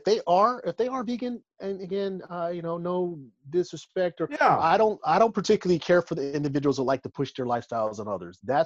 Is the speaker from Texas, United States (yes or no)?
yes; Texas, United States; I'm a Texan.